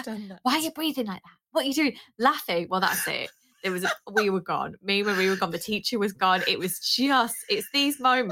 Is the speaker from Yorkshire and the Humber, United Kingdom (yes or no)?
yes; Yorkshire and the Humber, United Kingdom; But we're from North. Yorkshire